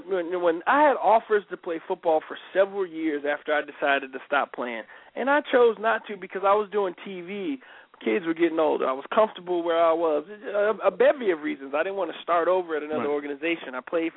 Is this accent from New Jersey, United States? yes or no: yes; New Jersey, United States; I'm from New Jersey, man. I'm a knucklehead.